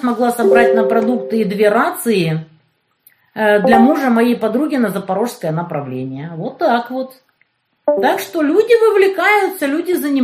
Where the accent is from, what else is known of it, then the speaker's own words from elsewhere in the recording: Kerch, Crimea, Ukraine; born there; Вот я, например, родилась в Керчи.